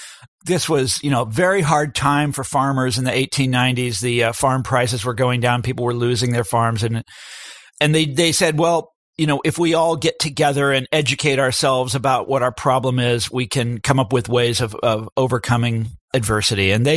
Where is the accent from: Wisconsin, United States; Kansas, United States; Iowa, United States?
Kansas, United States; So in my home state of Kansas, which is where they first rolled out this plan to go into politics, they succeeded.